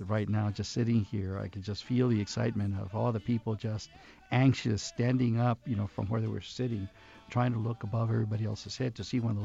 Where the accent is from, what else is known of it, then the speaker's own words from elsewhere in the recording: Douglas, Arizona, United States; also born or lived in Agua Prieta, Mexico; I grew up, I was born in Douglas. I was raised in Douglas during the school year. I was raised in Agua Prieta during the summer. When people ask me, where are you from? And I say, I am from Douglas, Agua Prieta.